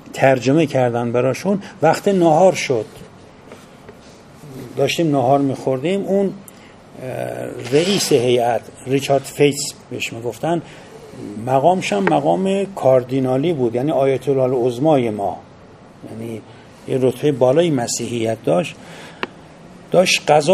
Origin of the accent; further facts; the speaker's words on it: Iran; چه به عنوان یک ایرانی از تراثی غنی